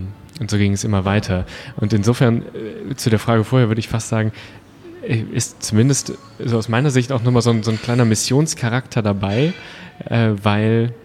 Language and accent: German; Krefeld, North Rhine-Westphalia, Germany; Wir zu dritt, also Christopher und Sebastian aus Düsseldorf oder dem Umkreis und ich aus Krefeld. Das heißt, wir sind sehr zu Hause da in der Gegend und im Dialekt hin und wieder.